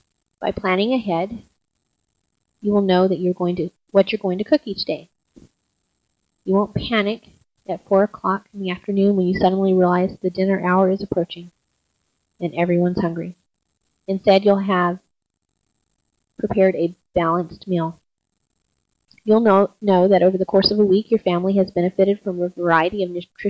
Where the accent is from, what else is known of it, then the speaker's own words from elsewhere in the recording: the South, United States; Growing up in the South, we ate a lot of turnip greens.